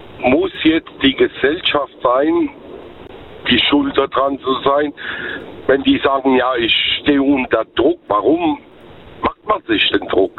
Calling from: Ludwigshafen, Rhineland-Palatinate, Germany; Aus Ludwigshafen.

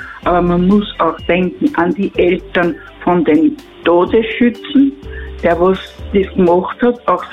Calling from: Lower Austria, Austria; Ich komme aus dem Waldviertel.

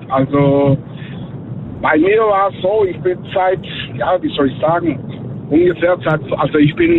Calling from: Göppingen, Baden-Württemberg, Germany; Ja, ich bin aus Göppingen.

